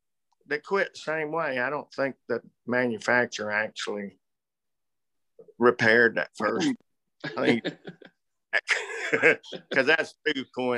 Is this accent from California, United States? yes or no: no; Odessa, Texas, United States; I'm from Odessa, Texas.